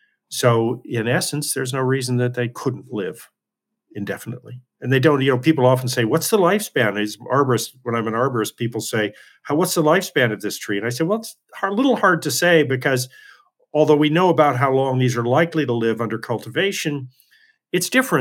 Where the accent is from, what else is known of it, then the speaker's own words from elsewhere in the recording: California, United States; If you go where I grew up in California, that was one of my favorite redwoods groves, was a place called Big Basin.